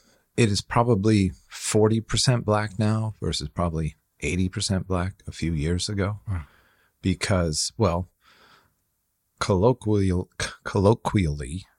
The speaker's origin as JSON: {"language": "English", "region": "New Hampshire", "country": "United States", "said": "And like, I'm from New Hampshire, and I never even went to New York."}